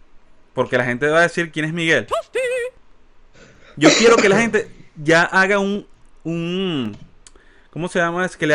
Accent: Maracay, Aragua, Venezuela; Es que nosotros venimos de Maracay.

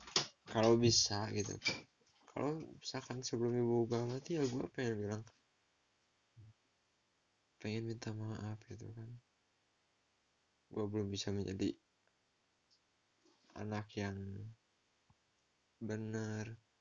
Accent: Sindangraya, West Java, Indonesia; Gua waktu kecil dulu tinggal di Sindangraya, bukan di Serang-Serang. Sindangraya, Cicahem, Caket Ujung Berung, suka miskin.

